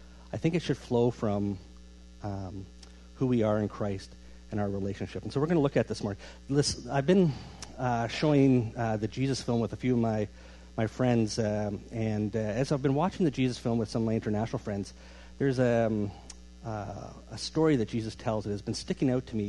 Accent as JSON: {"language": "English", "region": "Ontario", "country": "Canada", "tie": "born or raised there", "said": "I grew up here in Ontario."}